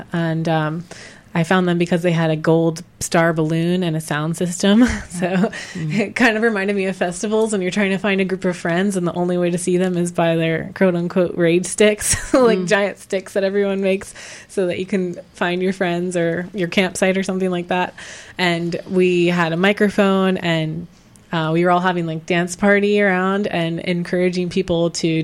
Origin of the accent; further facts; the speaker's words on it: Virginia, United States; Well, I grew up in Northern Virginia, and I've been to the National Mall so many times.